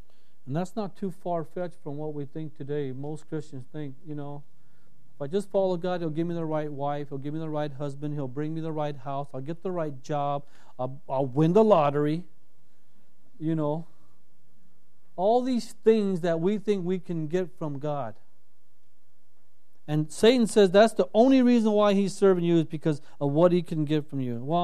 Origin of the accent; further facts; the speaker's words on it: California, United States; I grew up in Southern California. There's hedges everywhere.